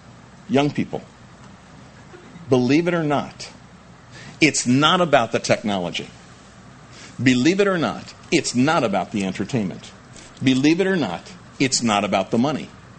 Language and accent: English; New Jersey, United States; I was born in North Jersey, and because I was born there, I grew up, at least while I was living there